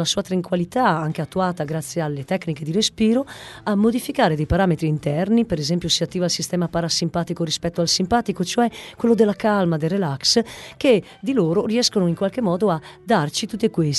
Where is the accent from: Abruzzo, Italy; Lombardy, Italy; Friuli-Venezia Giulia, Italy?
Friuli-Venezia Giulia, Italy; Trieste; nel centro principale Trieste, che è la mia città natale